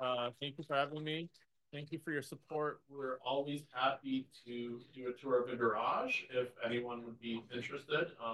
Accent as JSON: {"language": "English", "town": "Buffalo", "region": "New York", "country": "United States", "said": "I'm from Buffalo."}